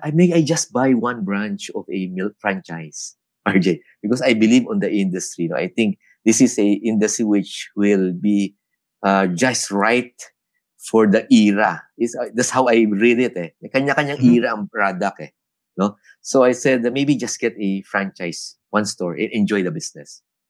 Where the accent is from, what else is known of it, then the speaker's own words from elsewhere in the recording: Japan; moved away; I grew up in Japan when I was in grade school. I studied there.